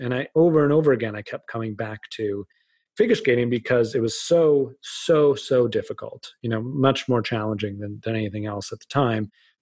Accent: Massachusetts, United States; I grew up outside of Boston.

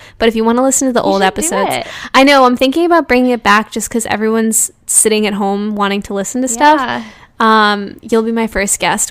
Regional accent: New York, United States; I'm a New Yorker, true and true.

